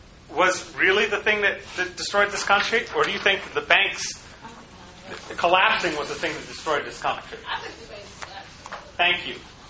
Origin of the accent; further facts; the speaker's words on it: Cleveland, Ohio, United States; I grew up in Cleveland.